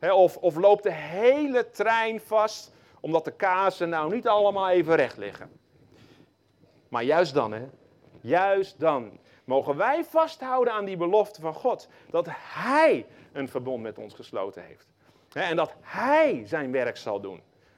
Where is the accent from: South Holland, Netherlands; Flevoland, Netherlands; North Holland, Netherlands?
South Holland, Netherlands; Gouda; dat ik in Nederland woon, dat ik uit Gouda kom